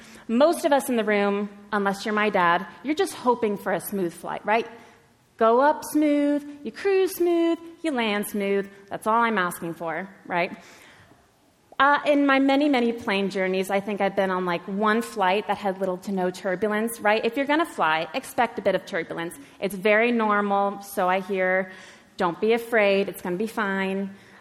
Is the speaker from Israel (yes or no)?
no; United States; now in Belfast, United Kingdom; that's not a Belfast accent. And you'd be right. I'm from America.